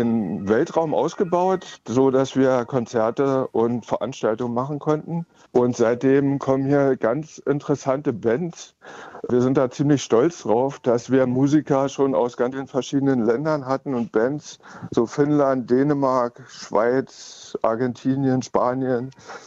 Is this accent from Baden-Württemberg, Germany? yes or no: no; Kalbe, Saxony-Anhalt, Germany; Ja, ich komme aus Kalbe und ich fühle mich hier ziemlich wohl